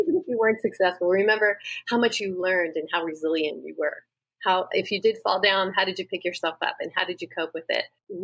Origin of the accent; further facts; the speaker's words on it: East Coast, United States; So I grew up on the East Coast, and I went to school on the West Coast.